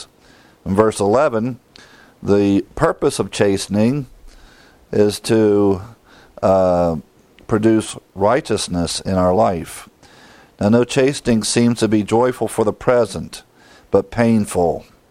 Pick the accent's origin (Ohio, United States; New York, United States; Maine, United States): Ohio, United States; Now, growing up in Ohio, you should know, we all know what a bushel is.